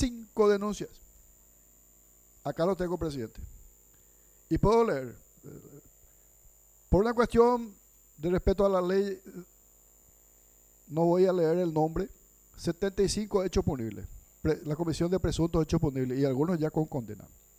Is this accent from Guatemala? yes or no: no; Paraguay; a mí lo que me preocupa es, como paraguayo, como legislador, es la seguridad de mis compatriotas.